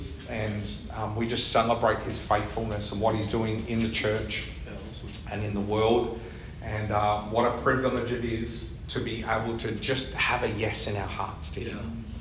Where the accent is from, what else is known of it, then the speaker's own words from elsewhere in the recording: Victoria, Australia; also born or lived in Western Australia; But kind of being Victorian and being West Australian, I'm not sure if I'm doing the receiving or the giving.